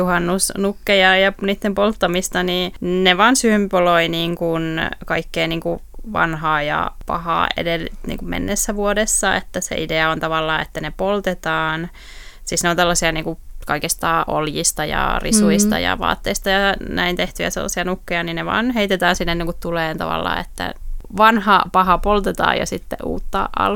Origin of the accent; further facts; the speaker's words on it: Joensuu, North Karelia, Finland; samaan aikaan kuin mun kotikaupungissa Joensuussa järjestää